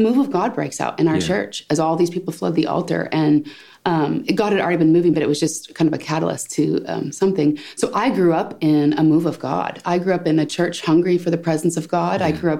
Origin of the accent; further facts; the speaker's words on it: California, United States; In California, Northern California, actually really close to where Star Wars, the original movie in the Redwoods, was filmed.